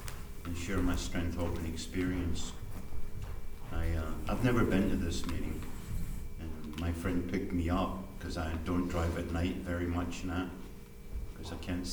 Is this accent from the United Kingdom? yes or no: yes; Scotland, United Kingdom; I'm a Scotsman.